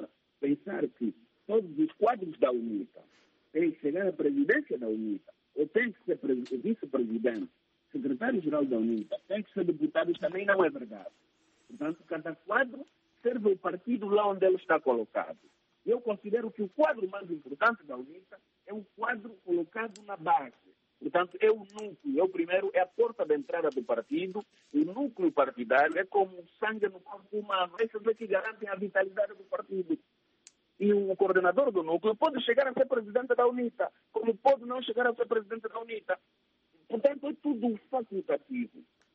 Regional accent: Angola; O que nós precisamos, como angolanos, é conversar cada vez mais.

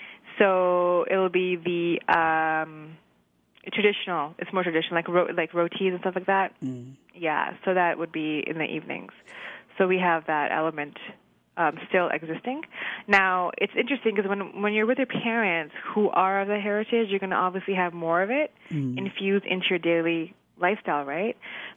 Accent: Canada; first language Urdu; I was raised in Urdu, and then it changed over slowly.

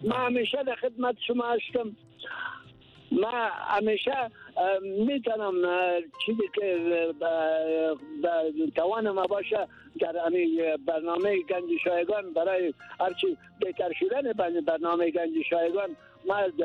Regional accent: Ghazni, Afghanistan; به خاطر از اینکه من از غزنی هستم

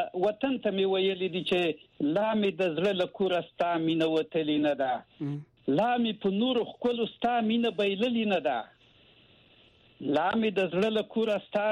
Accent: Khost, Afghanistan; زه د خوست یم.

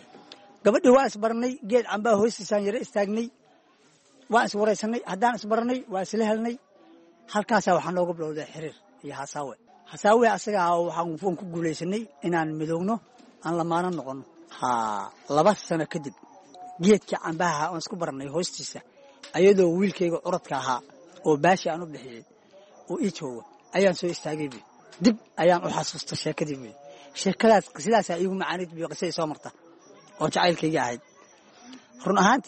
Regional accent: Cawdaq, Galmudug, Somalia; born there; also born or lived in Lower Juba; aniga waxaan ku dhashay gobolka Galgaduud gaar ahaan degmada Cawdaq

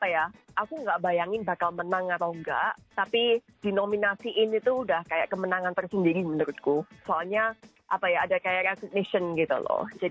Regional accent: Indonesia; Kayaknya dikasih Bali ya karena aku dari Indo.

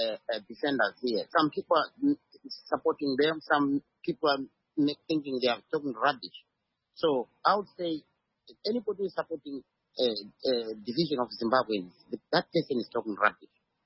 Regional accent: Namibia; Say, for instance, I come from Namibia, all MPs from all parties, if they are going to have something they call a star rally, they must invite their rivals

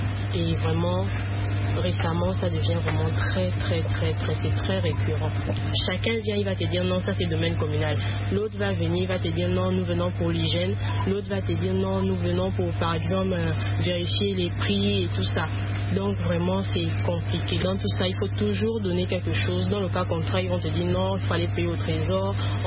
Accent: Gabon; Moi, je suis gabonaise, mais même malgré ça

